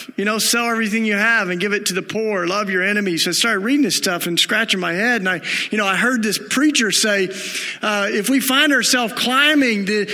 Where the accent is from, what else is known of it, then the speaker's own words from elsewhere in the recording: Tennessee, United States; now in Philadelphia, United States; I'm a relocator, as we say in our community. I moved from down south, in case you can't tell. I grew up in Tennessee.